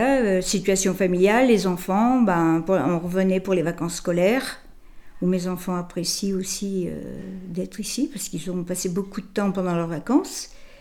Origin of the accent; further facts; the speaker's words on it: Pigerolles, Nouvelle-Aquitaine, France; Oui, je suis née à Pigerolles, voilà, où il n'y avait pas beaucoup de confort à l'époque.